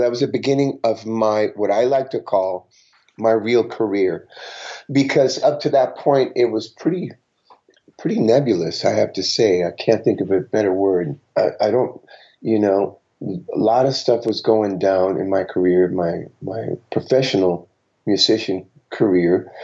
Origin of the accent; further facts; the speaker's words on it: Tijuana, Baja California, Mexico; I grew up in Mexico, by the way, in the little town south of the border, San Diego, which is where I'm at right now, Tijuana.